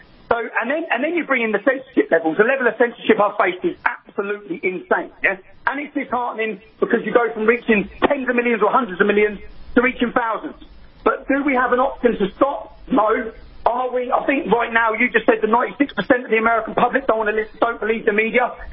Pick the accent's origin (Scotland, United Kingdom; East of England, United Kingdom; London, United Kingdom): East of England, United Kingdom; Luton; My hometown of Luton, that's gone from one mosque to 45